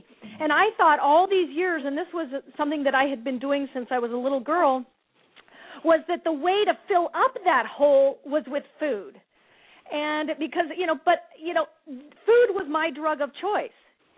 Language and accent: English; Scottsdale, Arizona, United States; I'm from the Scottsdale area, Scottsdale, Arizona, and I'm here in Los Angeles